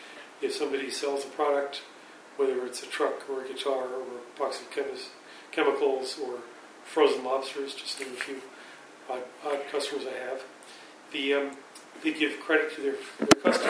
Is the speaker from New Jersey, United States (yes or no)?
yes; New Jersey, United States; also born or lived in Germany; We were growing up in New Jersey at that time and spent summers up here learning how to sail